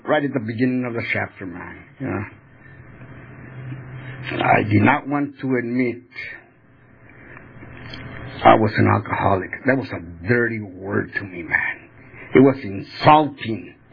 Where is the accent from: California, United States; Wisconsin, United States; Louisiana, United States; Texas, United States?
Texas, United States; El Paso; I grew up in El Paso, Texas. I was a 12-year-old kid when I first took my first drink.